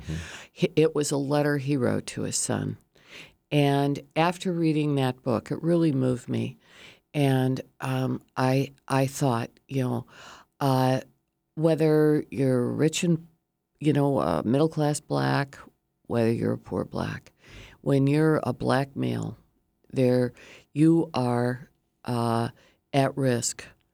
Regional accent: Illinois, United States; Given I grew up in Illinois, I should have known that.

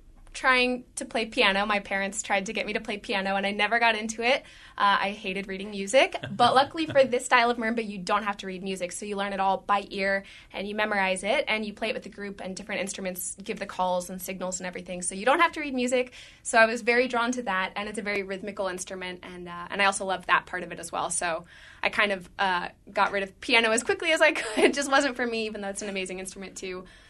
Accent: Colorado, United States; and I grew up in Colorado, and there's a school there that teaches marimba

